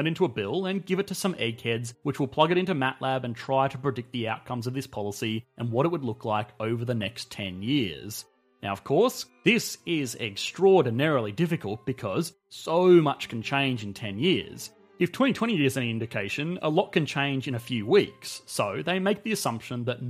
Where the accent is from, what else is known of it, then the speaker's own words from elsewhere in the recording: Australia; Well, again, I am not voting for anyone. I am an Australian. I can't.